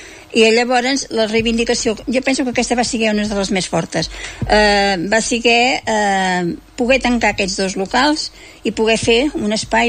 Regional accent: Manresa, Catalonia, Spain; born there; 1948 a Manresa i havia estat veí, bueno, vaig néixer a Manresa al carrer Joc de la Pilota.

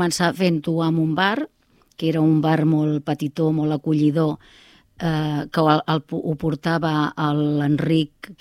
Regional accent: Molins de Rei, Catalonia, Spain; now in Pallejà, Spain; Jo he nascut a Molins de Rei i em considero de Molins de Rei, que no m'escoltin els de Pallejà perquè, perquè porto uns quants anys allà ja.

